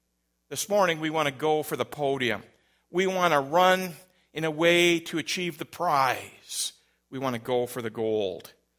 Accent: Canada; because I'm Canadian. I'm patriotic.

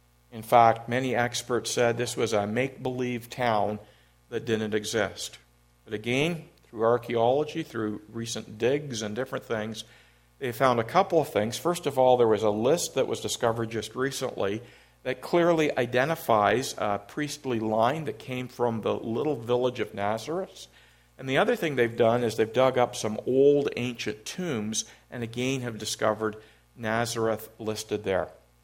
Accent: Orillia, Ontario, Canada; born there; I was born in Orillia.

